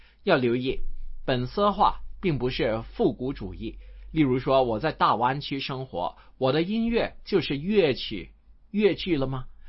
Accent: China; first language Cantonese; Chinese is a second language; 我说粤语白话肯定比我说普通话顺溜，或者比我说英语顺溜，只有母语我看个视频我完全不用看字幕，只看他的口型也知道他在说什么。

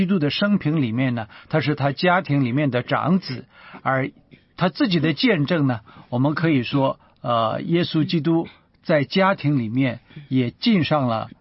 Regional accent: China; 嗯，那么我们中国人讲家仍然是非常重要。

